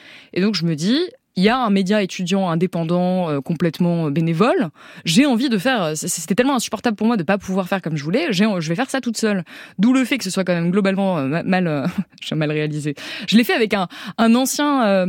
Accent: Auvergne-Rhône-Alpes, France; je viens d'Ardèche où il n'y a pas de gare, où il n'y a pas d'autoroute, où la voiture est absolument essentielle pour se déplacer

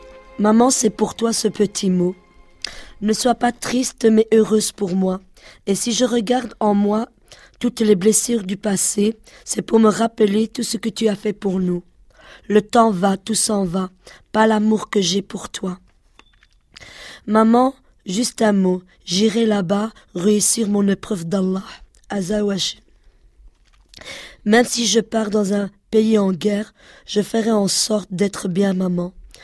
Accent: Schaerbeek, Brussels, Belgium

